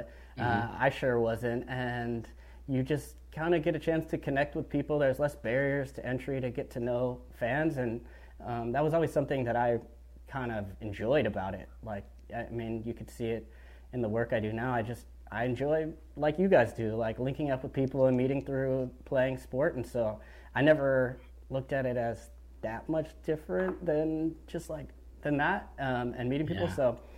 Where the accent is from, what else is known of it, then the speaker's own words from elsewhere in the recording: California, United States; I lived with, like, two dudes that I grew up with in the Bay Area